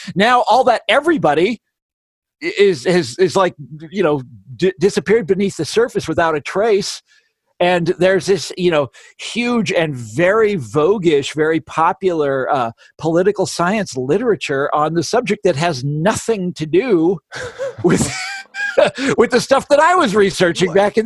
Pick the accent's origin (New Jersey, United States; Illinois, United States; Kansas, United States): Kansas, United States; this radical movement in America, the would-be Labor Party of America that came out of Kansas, right? My home state.